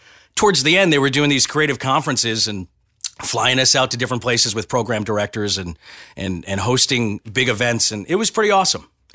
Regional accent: New Hampshire, United States; I grew up in a little town in New Hampshire. And as a kid, I loved listening to the radio.

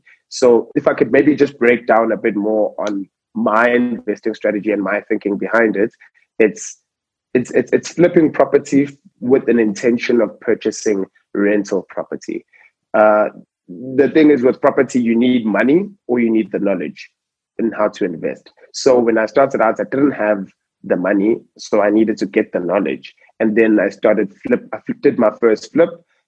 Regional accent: Durban, KwaZulu-Natal, South Africa; English is a second language; now in Johannesburg, South Africa; I'm from Durban, KZN. I grew up there. Then I came to Joburg, like everyone comes to Joburg to study.

